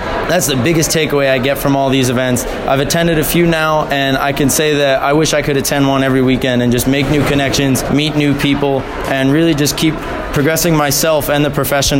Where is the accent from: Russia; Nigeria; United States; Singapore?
United States; Long Island, New York; I'm from Long Island, New York. I currently attend Ithaca College, and I will be graduating this year